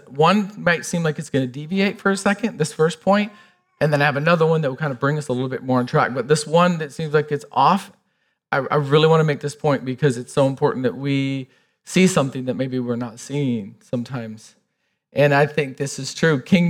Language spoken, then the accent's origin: English; Michigan, United States; I'm from Michigan. I literally was born in a trailer in the woods.